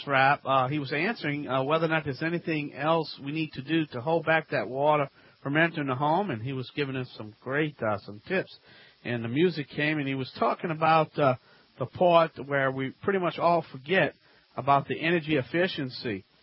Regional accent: the South, United States; Well, I see a lot of homes in the South. I'm from the South

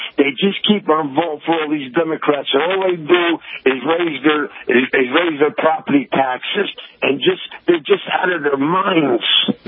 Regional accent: Newark, New Jersey, United States; Alan, I'm from Newark.

